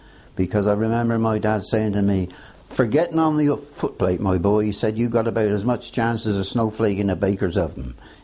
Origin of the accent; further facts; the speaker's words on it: Swindon, South West England, United Kingdom; I was born actually in Old Town, 56 North Street.